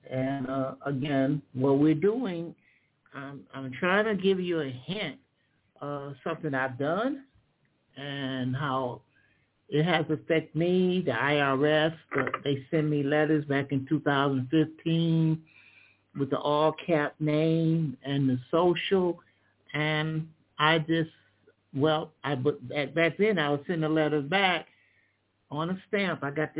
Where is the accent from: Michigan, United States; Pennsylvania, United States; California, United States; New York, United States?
Michigan, United States; In Michigan, I'm from Michigan, so I use Michigan laws.